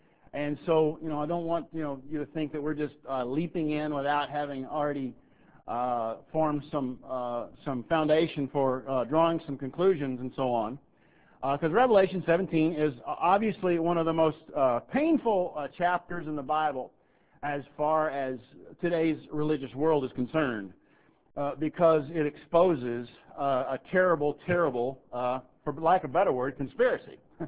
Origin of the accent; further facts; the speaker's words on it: Dallas, Texas, United States; I said, well, I'm from Dallas, Texas, but I've never been to Cameroon.